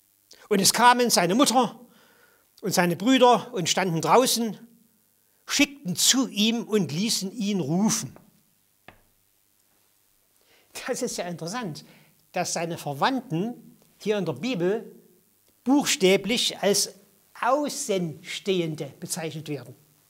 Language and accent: German; Germany; In der DDR-Zeit, wo ich aufgewachsen bin